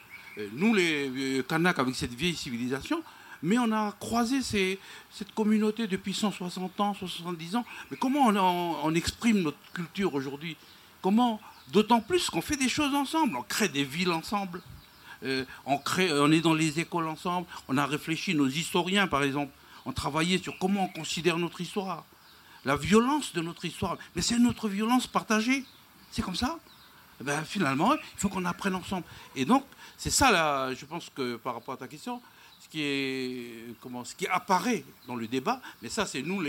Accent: Tiga, Loyalty Islands Province, New Caledonia; dans les sociétés Kanaks, nous, le clan qui est à côté de chez nous, à Tiga, alors que Tiga, c'est petit, c'est un clan de Tonga

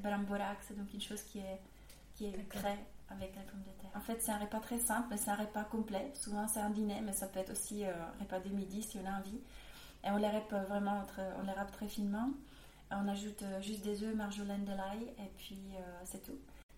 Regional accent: Zlín, Zlín Region, Czechia; French is a second language; je viens de République tchèque. Enfin, je tenais, c'était encore la Tchécoslovaquie, on était l'état satellite de l'USSR. En République tchèque, je tenais à Zlín

